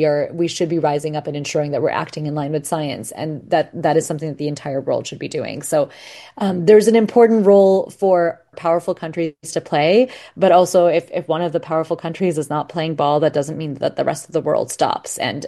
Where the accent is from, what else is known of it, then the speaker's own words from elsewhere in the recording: Pakistan; I come from Pakistan, and Pakistan is leading the way with solar energy